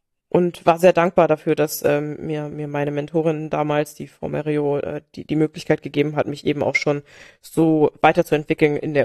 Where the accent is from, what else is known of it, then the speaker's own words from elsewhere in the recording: Rhineland-Palatinate, Germany; Ich habe dann so ein bisschen in einem Hotel, in einem ganz tollen Weinhotel an der Mosel in meinem Heimatort gekellnert